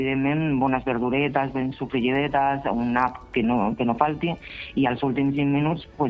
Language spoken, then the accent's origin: Catalan; Montcada, Catalonia, Spain; also born or lived in Germany; Jo soc de Montcada